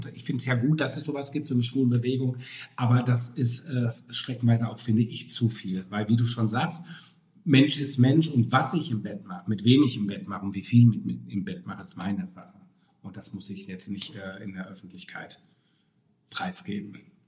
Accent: North Rhine-Westphalia, Germany; wo ich herkomme, in der Nähe von Dortmund

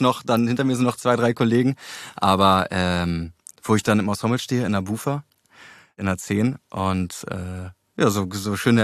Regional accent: Berlin, Germany; born there; Ich bin geboren in Charlottenburg-Wilmersdorf im Martin-Luther-Krankenhaus an einem Mittwoch.

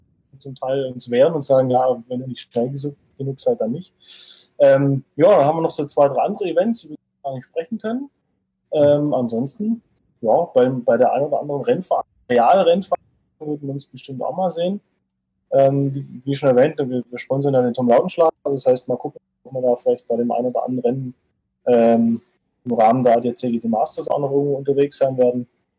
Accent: Baden-Württemberg, Germany; Aber als Schwabe ist man immer bescheiden.

